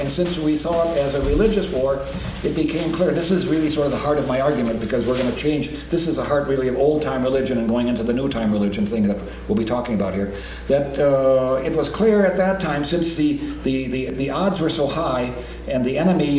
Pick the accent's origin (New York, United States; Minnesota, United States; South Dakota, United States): Minnesota, United States; Kenyon; But my hometown, where I grew up my first 18 years, is in Kenyon, Minnesota. And in Kenyon, there are 8 Norwegian Lutheran churches within 10 miles.